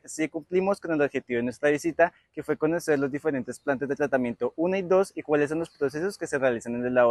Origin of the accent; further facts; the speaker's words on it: Tolima, Colombia; Nosotros venimos del Centro de Pecuario de la Granja, como te repetía, del Espinal Tolima. Y los chicos acá todos somos de diferentes partes del Tolima. Algunos somos de Cajamarca, algunos somos de Coyaima, también somos de El Líbano, también de Río Blanco y de varias partes.